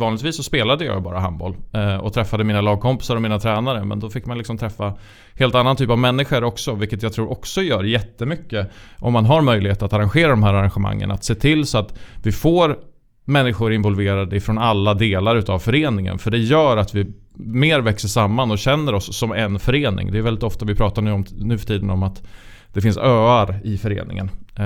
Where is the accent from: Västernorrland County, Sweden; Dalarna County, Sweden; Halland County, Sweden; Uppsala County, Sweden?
Dalarna County, Sweden; Falun; blev involverad i en handbollscup uppe i Falun där jag är ifrån